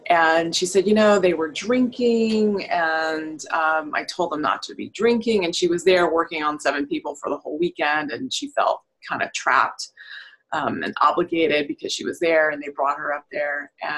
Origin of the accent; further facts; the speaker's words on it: Nepal; I'm from Nepal originally, and when I go back to visit my family, my extended family, this only happens there